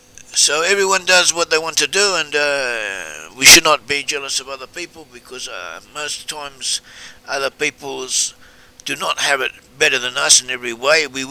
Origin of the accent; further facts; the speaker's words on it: Australia; I grew up in Australia and I lived amongst non-Jewish people